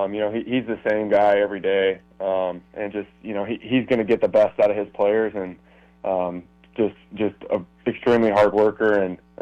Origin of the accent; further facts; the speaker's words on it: Indiana, United States; Man, I love it. Love the people there. Love the atmosphere. Definitely home for me.